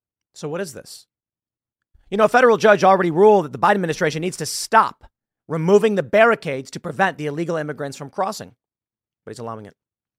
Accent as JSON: {"language": "English", "country": "United States", "said": "I'm from the United States. My family, every one of them is from the United States."}